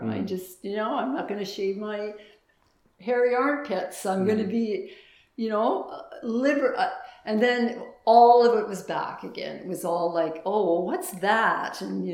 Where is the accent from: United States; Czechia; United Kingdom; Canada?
Canada; hey, are you American? No, I'm Canadian.